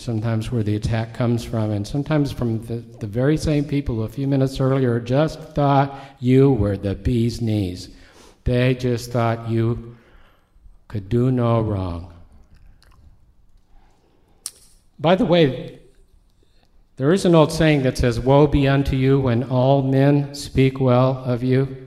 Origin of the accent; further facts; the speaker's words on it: West Coast, United States; But like a lot of people that I grew up with in the West Coast